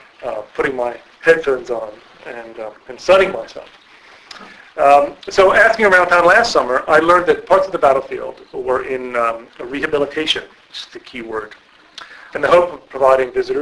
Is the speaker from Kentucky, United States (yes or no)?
no; Gettysburg, Pennsylvania, United States; As Eric mentioned, I grew up in Gettysburg